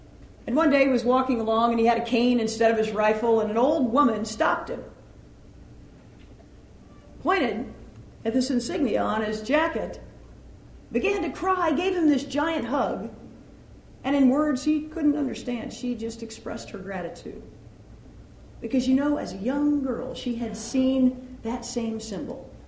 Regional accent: Rolla, Missouri, United States; my hometown of Rolla.

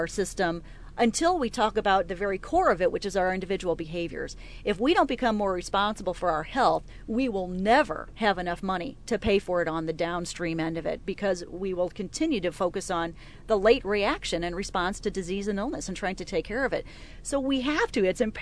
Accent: Missouri, United States; Best part is I get to be home in Missouri, in my hometown, and do what I'm passionate about here for the state of Missouri.

